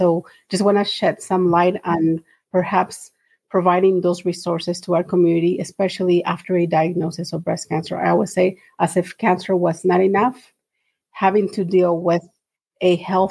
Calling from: Arizona, United States; I'm actually joining from Arizona. And I have lived here for quite a few years

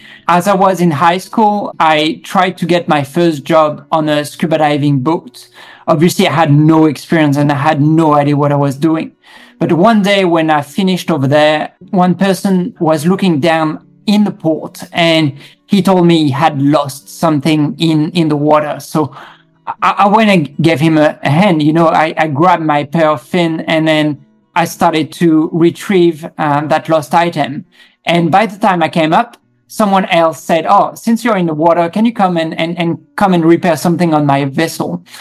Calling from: Melbourne, Victoria, Australia; And so today I'm coming from Melbourne in Australia.

